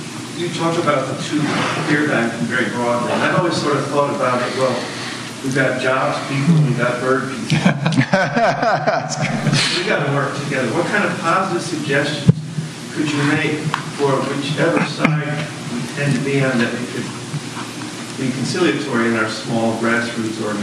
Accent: Eastern Shore, United States; from the Eastern Shore. The Chesapeake Bay is very important to us.

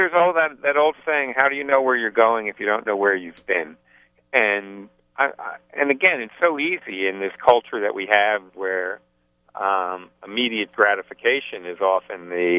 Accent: New Jersey, United States; now in Virginia, United States; You know, I grew up in New Jersey.

